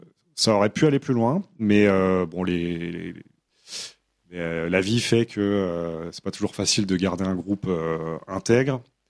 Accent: eastern France, France; Oui, déjà, moi, je viens de l'Est de la France

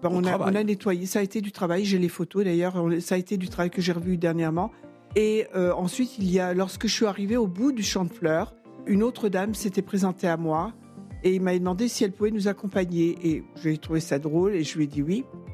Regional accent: Grand Est, France; now in Côte d'Azur, France; j'étais originaire de la Lorraine, même si maintenant il y a plus de 60 ans que je suis ici, mais j'étais originaire de la Lorraine

